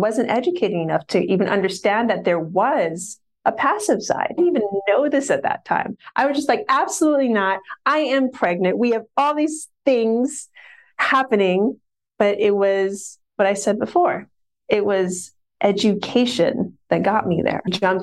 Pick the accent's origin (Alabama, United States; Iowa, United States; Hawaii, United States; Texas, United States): Hawaii, United States; and I'll save you me growing up in Hawaii and all that stuff for later date.